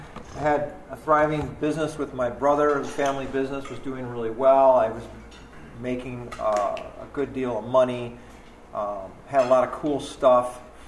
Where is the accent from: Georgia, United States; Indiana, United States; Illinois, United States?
Illinois, United States; Glenview; So I grew up in the Chicago area, Glenview, was part of a family business in Evanston for quite a while